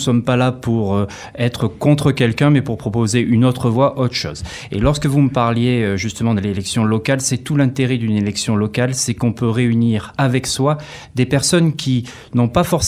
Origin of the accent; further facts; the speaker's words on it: Cannes, Provence-Alpes-Côte d'Azur, France; born there; Alors moi, je suis né à Cannes, et je viens d'avoir 41 ans.